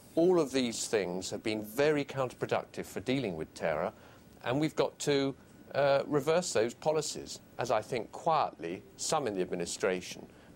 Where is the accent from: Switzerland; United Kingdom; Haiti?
United Kingdom; I'm a British Conservative MP.